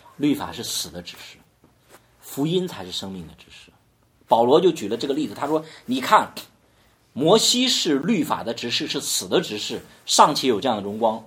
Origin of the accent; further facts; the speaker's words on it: China; 你看我们中国人其实好吃不好吃？